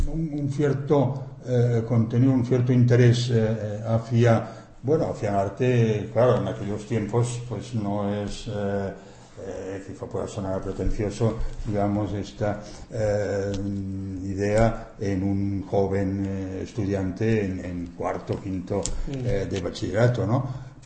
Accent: Sabadell, Catalonia, Spain; Yo soy de Sabadell, ¿no?

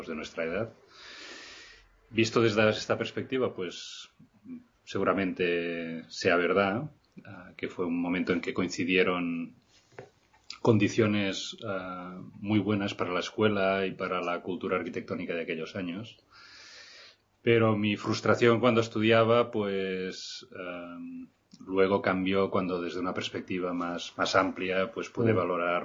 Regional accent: Barcelona, Catalonia, Spain; No, de hecho yo nací en Barcelona y luego ya también estudié en Barcelona, estudié arquitectura

